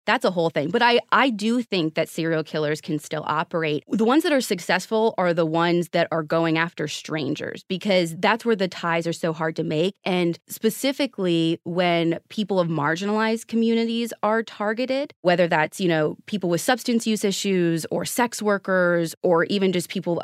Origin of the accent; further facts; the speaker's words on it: Midwest, United States; moved away; also born or lived in Arizona; I grew up in the Midwest in an area that was like overcast all the time. And I ended up moving to Arizona